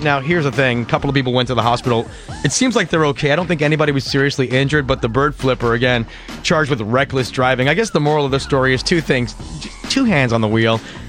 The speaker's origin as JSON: {"language": "English", "region": "East Coast", "country": "United States", "said": "Just, I'm from the East Coast. Lived there my whole life."}